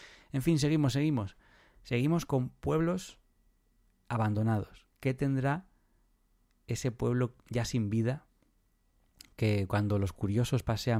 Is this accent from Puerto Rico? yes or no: no; Fresno de Torote, Community of Madrid, Spain; pero como es mi pueblo, pues yo hago lo que quiera. Y es algo muy curioso porque es de los pocos pueblos que se pueden considerar así, abandonados.